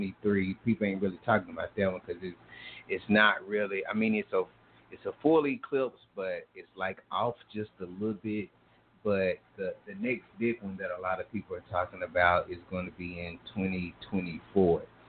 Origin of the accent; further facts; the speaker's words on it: Gadsden, Alabama, United States; say for instance in my hometown, Gadsden, Alabama, was in 95%